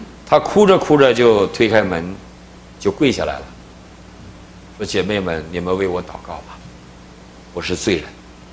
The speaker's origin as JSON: {"language": "Chinese", "region": "Northeast China", "country": "China", "said": "那要我们东北人大嘴巴子打死你"}